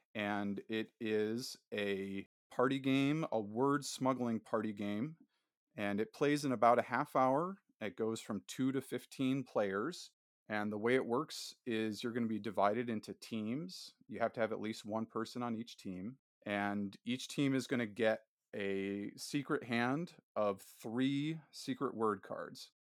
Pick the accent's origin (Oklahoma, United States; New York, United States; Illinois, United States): New York, United States; Syracuse; I'm from Syracuse, and I feel like it's kind of in the water out here.